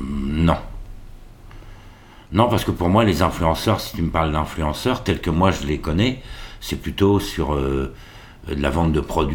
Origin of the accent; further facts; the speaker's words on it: Rouen, Normandy, France; La région Normandie. Je suis natif de Rouen, je suis né à Rouen. Mais mes parents habitaient à Houppeville.